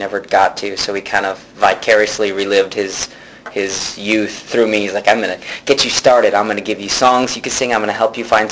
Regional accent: Texas, United States; In Austin, it's this huge honor.

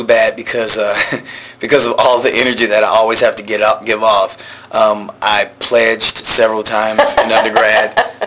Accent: Atlanta, Georgia, United States; also born or lived in Washington, D.C.; I'm coming from Atlanta, Georgia, and then I went to D.C., so I'm part of big, diverse communities

